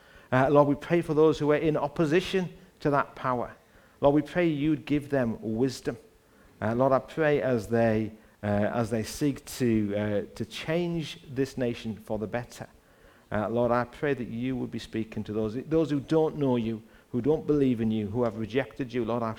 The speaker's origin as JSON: {"language": "English", "region": "England", "country": "United Kingdom", "said": "I am English."}